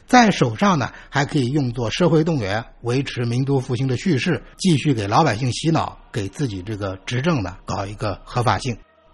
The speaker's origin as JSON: {"language": "Chinese", "country": "China", "said": "我们大陆人"}